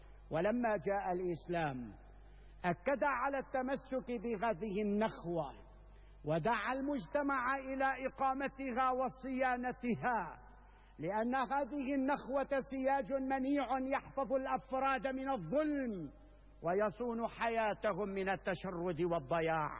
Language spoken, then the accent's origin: Arabic; Syria; واجب علينا اليوم كسوريين جميعا